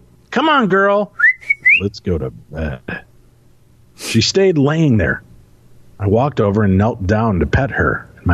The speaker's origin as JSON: {"language": "English", "town": "Chicago", "region": "Illinois", "country": "United States", "said": "I'm from the Chicago area."}